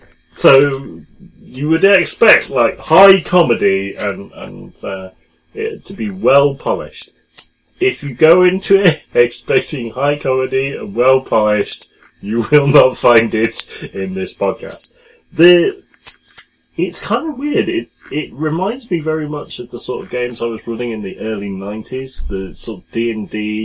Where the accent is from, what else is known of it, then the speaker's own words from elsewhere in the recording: United Kingdom; Well, we are British. We are good at it. We've practiced it for centuries.